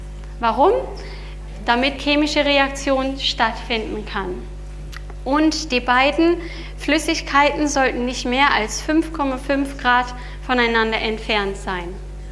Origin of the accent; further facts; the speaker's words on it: Australia; German is a second language; now in Germany; Natriumhydroxid bekommt man in Apotheken hier in Deutschland. Bei uns in Australien bekommt man es in jedem Supermarkt.